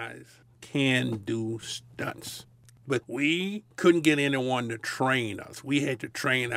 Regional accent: Mississippi, United States; For me, growing up in Mississippi, amongst the Ku Klux Klan, you had no respect. And I always said, whatever I get involved in when I get the hell out of Mississippi, I was going to be dynamite.

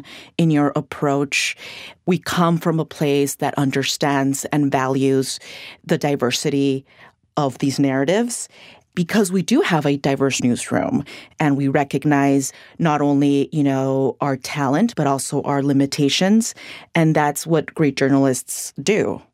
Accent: Ciudad Juárez, Chihuahua, Mexico; I was born and raised in Juarez. I traveled my entire life to study in the U.S.

